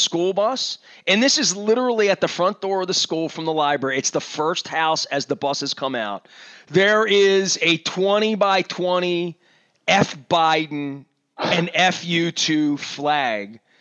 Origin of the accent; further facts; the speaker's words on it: Dundalk, Maryland, United States; I grew up in Archie Bunker's Dundalk, okay?